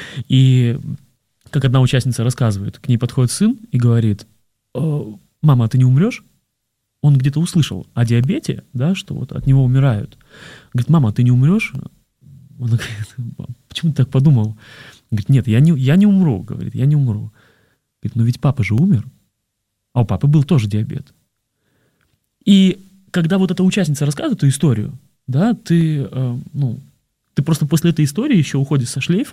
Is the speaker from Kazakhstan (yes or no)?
no; Belarus; now in Moscow, Russia; я из Беларуси родом, да, то есть там как-то все более очень, ну, как сдержанно, культурно и нравственно